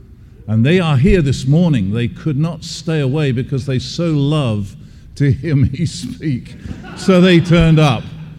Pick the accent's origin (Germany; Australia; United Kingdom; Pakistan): United Kingdom; England; I am English. Yeah, that's how I talk.